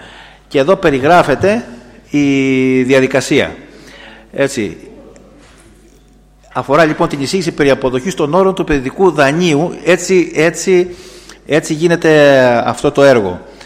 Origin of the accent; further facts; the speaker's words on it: Chandras, Crete, Greece; Επειδή τυχάνει να είμαι από το Χαντρά, αυτό είναι το γήπεδο του Χαντρά.